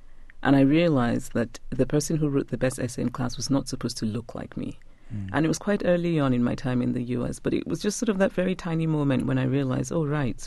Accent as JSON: {"language": "English", "country": "Nigeria", "said": "I'm just a Nigerian who's comfortable in other places."}